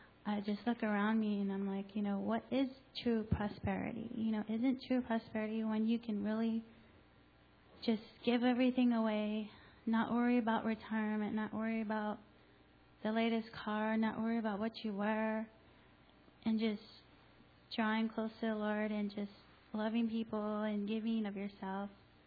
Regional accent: United States; I grew up here in America, and just growing up here, all I know is what's here.

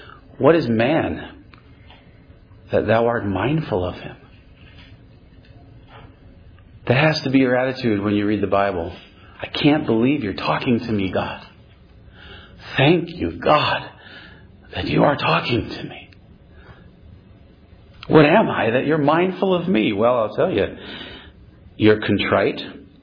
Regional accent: Northeast, United States; And, you know, we're from the Northeast.

